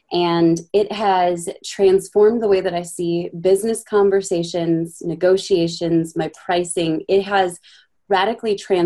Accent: Minnesota, United States; Born and raised in Minnesota.

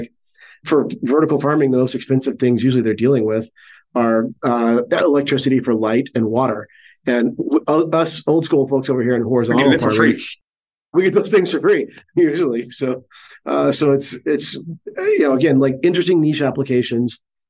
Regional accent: Arkansas, United States

